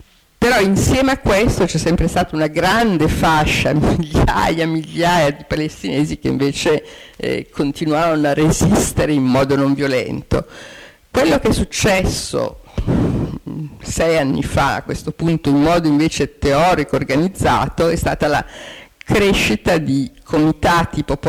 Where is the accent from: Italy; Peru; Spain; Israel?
Israel; io amo il mio paese, sono israeliano e so di esserlo